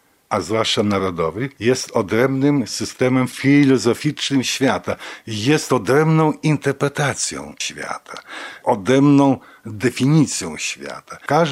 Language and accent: Polish; Belarus; first language Belarusian; Polish is a second language; Jeśli ja się urodziłem jak ta roślina, wyrosłem w tym języku białoruskim, w otoczeniu tych dźwięków białoruskich i tak dalej, cały ten klimat, to mogę najwięcej wydobyć z siebie.